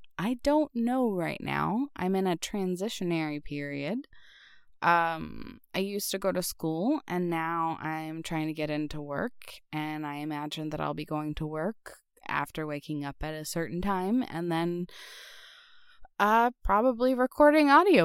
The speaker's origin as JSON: {"language": "English", "region": "the South", "country": "United States", "tie": "born or raised there", "said": "So, I grew up in the Bible Belt in the South, and so I grew up religious as a part of a religious family."}